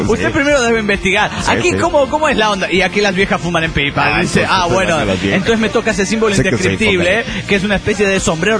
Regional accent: Nuevo Laredo, Tamaulipas, Mexico; de Nuevo Laredo, Tamaulipas, México.

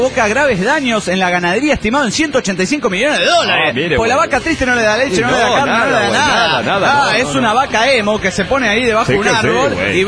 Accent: Juchitán, Oaxaca, Mexico; Soy el mero de Yuchitán, Oaxaca, México

